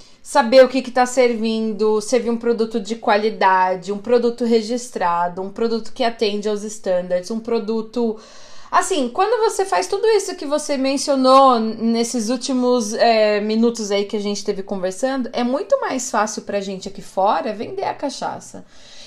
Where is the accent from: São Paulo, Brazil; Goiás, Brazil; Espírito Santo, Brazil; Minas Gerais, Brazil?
São Paulo, Brazil; Sorocaba; Para quem não sabe, eu sou de Sorocaba, sou do interior de São Paulo.